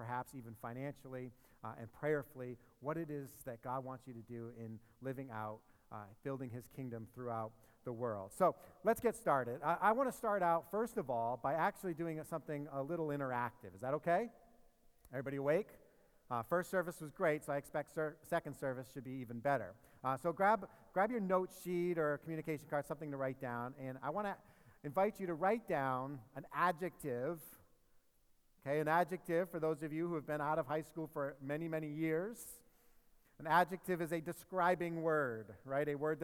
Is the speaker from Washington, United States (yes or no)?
no; Nashua, New Hampshire, United States; I am actually from Nashua, New Hampshire, so I am practically an international guest today.